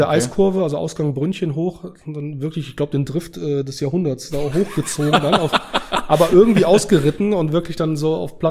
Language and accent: German; United States; Und ich bin ja in USA aufgewachsen und dann mit 15,5 schon einen Führerschein gemacht